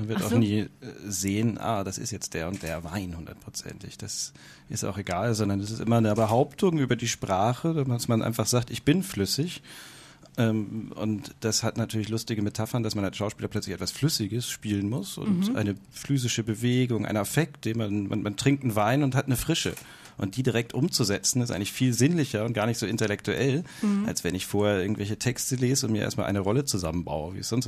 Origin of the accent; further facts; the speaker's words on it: Kiel, Schleswig-Holstein, Germany; Ich selbst bin Kieler